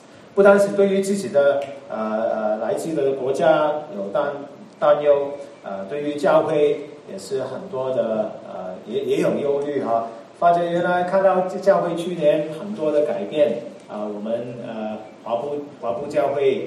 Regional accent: Hong Kong; moved away as an adult; 在我来自香港的这个地方过去半年也面对很大的巨大的一个变化看到自己这家园变成这样那么多的事情困难心里面总是虽然住在外国

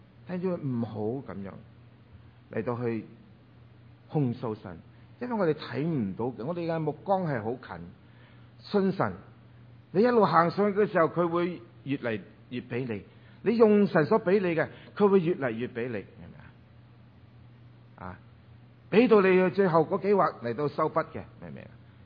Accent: Taishan, Guangdong, China; 我系 MIT 系 Made in 泰山，我系台山人。

